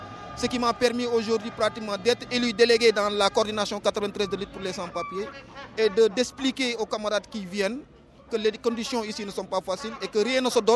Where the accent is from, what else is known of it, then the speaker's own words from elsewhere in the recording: Senegal; now in France; Je viens du Sénégal.